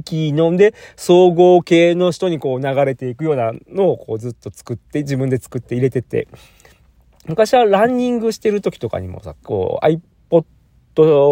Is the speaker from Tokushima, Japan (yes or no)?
no; Kobe, Hyogo, Japan; also born or lived in Chiba; 千葉に住んでた時に、帰省で、うちの実家の神戸行く